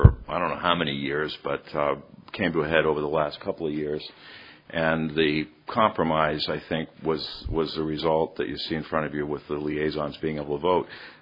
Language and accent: English; New Jersey, United States; Obviously, I'm from New Jersey.